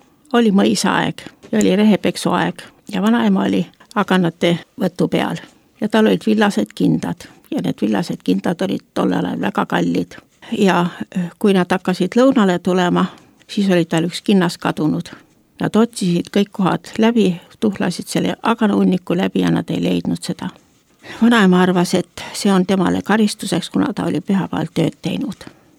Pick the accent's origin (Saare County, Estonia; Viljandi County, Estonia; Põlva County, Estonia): Põlva County, Estonia; Olen pärit Põlvamaalt ja minu pere oli usklikud. Luteri koguduses ja meie kogudus oli Võnnus